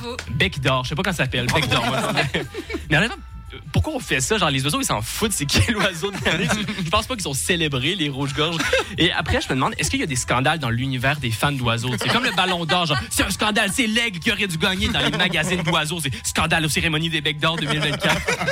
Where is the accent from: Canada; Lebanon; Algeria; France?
Canada; now in Switzerland; moi, je trouve ça fou en tant que Canadien.